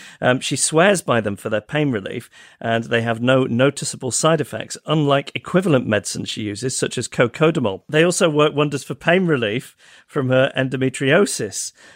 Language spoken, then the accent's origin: English; United Kingdom; now in Vancouver, Canada; I'm a Brit living in Vancouver